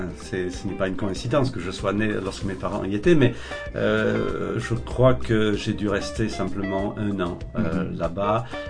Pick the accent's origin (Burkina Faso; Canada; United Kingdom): United Kingdom; England; French is a second language; moved away as an adult; also born or lived in Calcutta, India; now in France; Je suis donc de nationalité anglaise, j'ai grandi en Angleterre pour la plupart de ma vie, mais voici 24 ans, nous avons déménagé en France